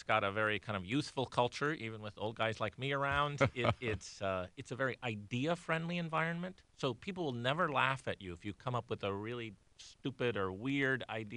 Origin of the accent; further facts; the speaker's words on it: Akron, Ohio, United States; You know, I'm originally from Akron, Ohio, where there were these companies that ruled the tire industry worldwide.